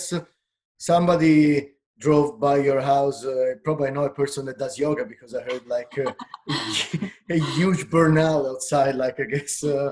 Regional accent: Italy; now in Canada; I'm streaming from Canada, although I'm not Canadian. I'm from Italy. I happen to work here in Canada.

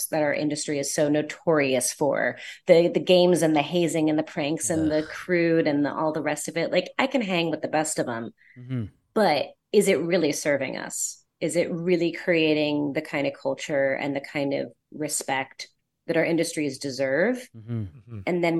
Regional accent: New York, United States; I was living in Arizona at the time, but I grew up in New York and I had flown home to do an interview at a Porsche dealership

